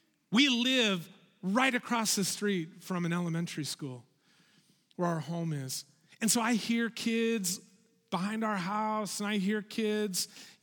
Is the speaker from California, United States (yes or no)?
yes; California, United States; I grew up in Southern California, but for one whole year, my family moved across the ocean to this pretty small island nation called New Zealand.